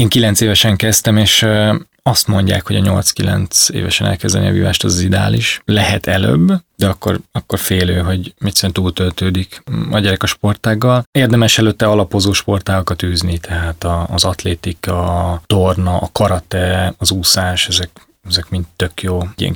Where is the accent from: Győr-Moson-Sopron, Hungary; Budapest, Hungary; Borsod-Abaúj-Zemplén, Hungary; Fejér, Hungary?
Budapest, Hungary; a második kerületben nőttem fel